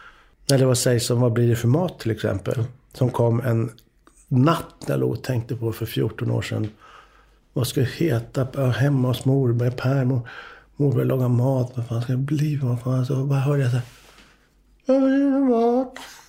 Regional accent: Stockholm, Stockholm County, Sweden; Vi är ju uppvuxna i Stockholm, men jag tillbringade tiden på somrarna på Tullgården.

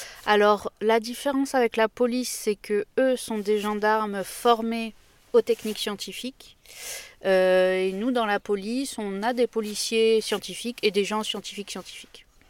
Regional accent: Marseille, Provence-Alpes-Côte d'Azur, France; Alors, déjà je suis de Marseille à la base.

